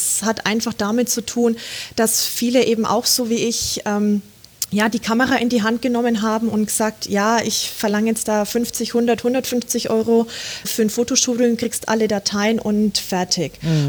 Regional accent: Bad Windsheim, Bavaria, Germany; also born or lived in El Paso; Ich liebe meine Heimat, ich liebe Franken, ich liebe Bad Windsheim, man kriegt mich hier auch nicht wirklich so schnell raus. Ich, wie gesagt, in El Paso, das war eine Millionenstadt, das ist vergleichbar mit Berlin, wo ich da gewohnt habe

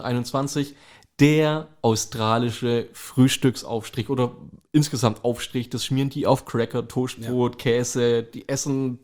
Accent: Aalen, Baden-Württemberg, Germany; Ich hatte teilweise auf dem See im Dschungel besseres Internet wie bei uns in Aalen in der Stadt.

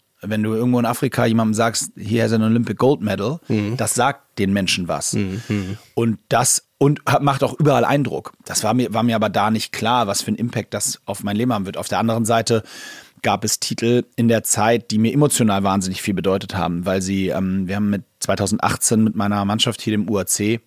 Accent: Hamburg, Germany; wir sind Hamburger und wir werden hier immer unser Headquarter haben, weil wir hier leben.

